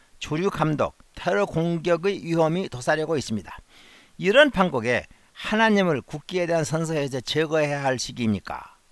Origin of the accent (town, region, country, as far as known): North Jeolla, South Korea; born or raised there